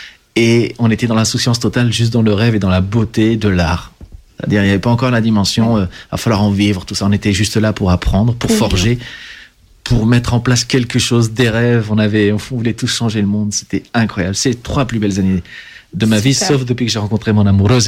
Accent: Achères, Île-de-France, France; la ville où j'ai grandi, à Acher.

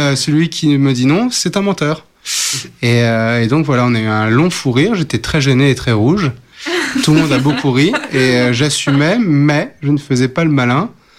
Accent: France; Mais ouais, mais Dieu sait que je suis français

